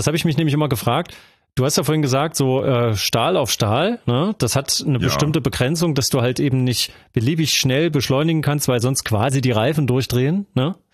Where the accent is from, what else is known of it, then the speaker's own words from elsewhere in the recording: eastern Germany, Germany; DDR-Zeit, da war ich ja Kind, wenn ich ja in meiner Heimatstadt hier am Bahnhof war